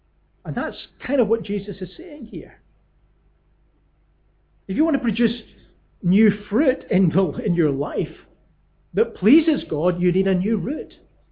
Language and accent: English; Scotland, United Kingdom; When I grew up in Lanarkshire, we lived not far from the Clyde Valley.